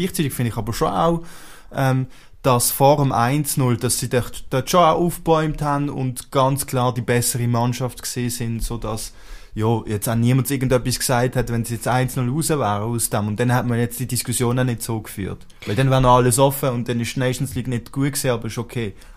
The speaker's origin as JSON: {"language": "German", "country": "Switzerland", "said": "den wir als Schweizer Fans jetzt mittlerweile haben."}